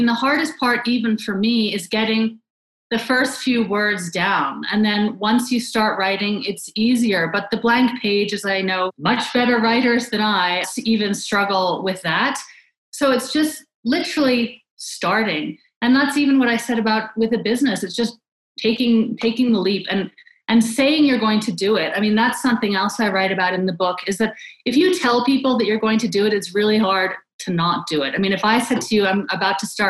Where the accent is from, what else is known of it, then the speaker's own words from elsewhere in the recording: Canada; I'd love to learn Spanish, which I have never done. I grew up in Canada and studied French for 12 years and am in no way fluent in French